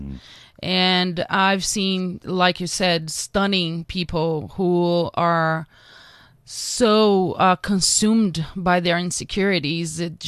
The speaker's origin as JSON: {"language": "English", "region": "Amazon", "country": "Brazil", "tie": "born or raised there", "also_born_or_lived": "Rio de Janeiro", "second_language": "English", "said": "I was born in Rio, but I grew up in the Amazon."}